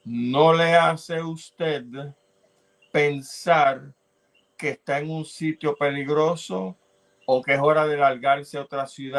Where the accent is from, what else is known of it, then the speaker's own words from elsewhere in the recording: Puerto Rico; soy puertorriqueño